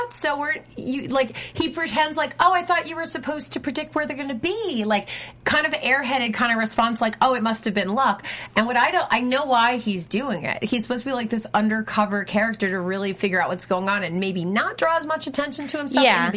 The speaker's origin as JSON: {"language": "English", "country": "United States", "said": "Which, I'm American. I don't know those meters."}